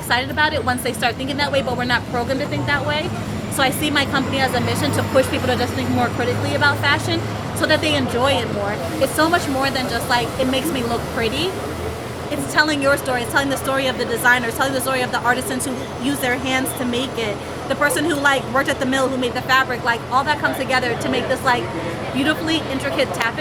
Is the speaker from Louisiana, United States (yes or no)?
no; Florida, United States; also born or lived in Jamaica; I'd say, no, I'm Jamaican. I grew up in Florida. I'm so different.